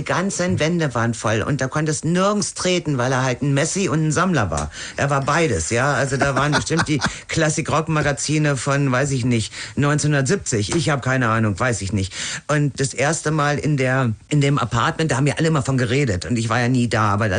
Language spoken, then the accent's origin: German; Germany; Und wenn ich mit ihm in Berlin war, ich als Deutsche, da hat er gesagt, nein … das ist das und das.